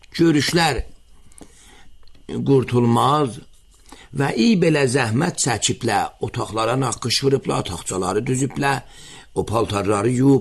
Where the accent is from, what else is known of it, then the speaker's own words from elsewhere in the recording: Tabriz, East Azerbaijan, Iran; İndi məsələn, biz Təbrizliyik